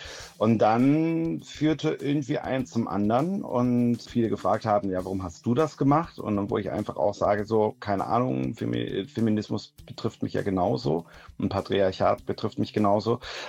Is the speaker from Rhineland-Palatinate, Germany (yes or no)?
no; Krefeld, North Rhine-Westphalia, Germany; in Krefeld, das ist meine Heimatstadt